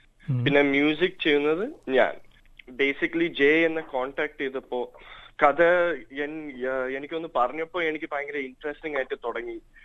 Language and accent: Malayalam; Gujarat, India; born there; Malayalam is a second language; And ഞാനും എൻ്റെ ചേച്ചി we both born in Gujarat.